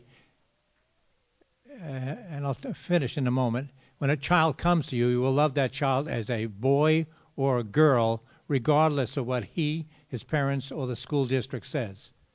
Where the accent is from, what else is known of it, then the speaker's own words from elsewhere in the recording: New York, United States; I'm a New Yorker